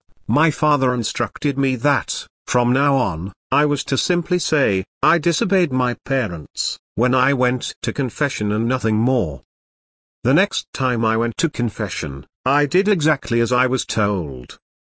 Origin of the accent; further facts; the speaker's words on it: Michigan, United States; and in my home state of Michigan, among other places.